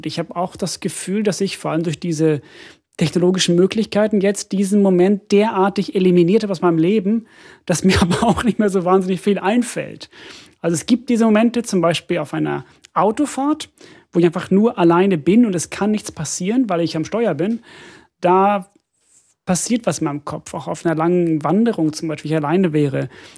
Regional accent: Finland; German is a second language; ich komme ja aus Finnland und meine Familie bezeichnet mich auch als Ausländer, weil ich so viel rede.

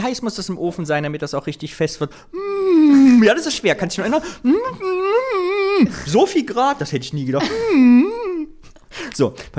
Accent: East Germany, Germany; Ich bin aus der DDR.

